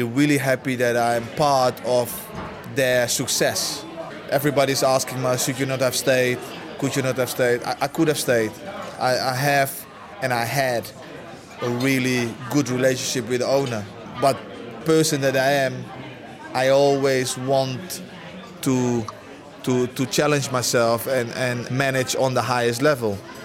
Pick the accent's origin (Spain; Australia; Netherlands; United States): Netherlands; English is a second language; I'm Dutch. I was brought up in Holland from when I was 5. I lived all my youth in Holland.